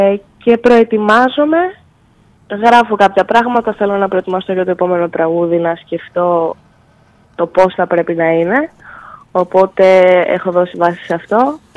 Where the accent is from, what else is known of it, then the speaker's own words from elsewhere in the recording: Brussels, Belgium; now in Athens, Greece; Έχω μεγαλώσει στις Βρυξέλλες, ήμουνα εκεί 11 χρόνια και τα τελευταία δύο έχω μετακομίσει στην Ελλάδα και μένω στην Αθήνα και σπουδάζω στο Εθνικό Δίο Αθηνών.